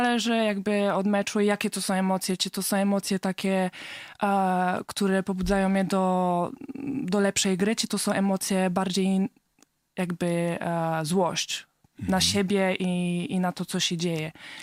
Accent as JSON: {"language": "Polish", "country": "France", "tie": "born or raised there", "said": "urodziłam się we Francji. Moja mama jest szatkarką, mój tata też. Wyjechali do Francji ze względu na to, że moja mama gra w klubie francuskim i tam się urodziłam i spędziłam tam 17 lat."}